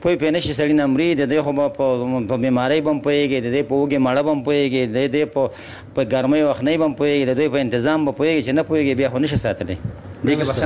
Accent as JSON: {"language": "Pashto", "town": "Jalalabad", "region": "Nangarhar", "country": "Afghanistan", "moved": "yes", "said": "زه د جلال آباد یم"}